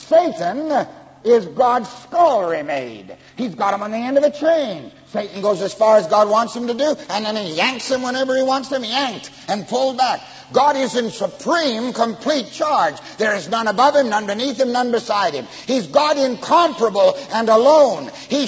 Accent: Canada; I'm a Canadian. In Canada, it's

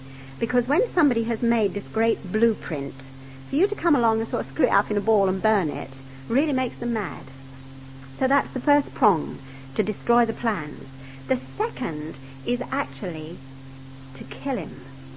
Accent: London, United Kingdom; I come from the East End of London. So I'm a terrible mix.

